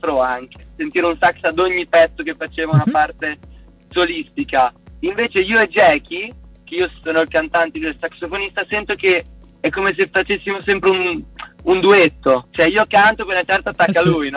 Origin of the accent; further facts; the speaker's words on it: San Giovanni in Persiceto, Emilia-Romagna, Italy; San Giovanni, che è la mia città natale, anche quella di Belinelli